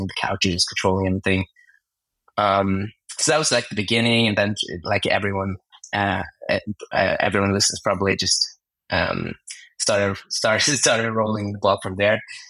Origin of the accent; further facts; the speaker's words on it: Norway; I come from Norway. It's you may have heard of it. It's a small country in Northern Europe. It's cold, lots of fjords and mountains.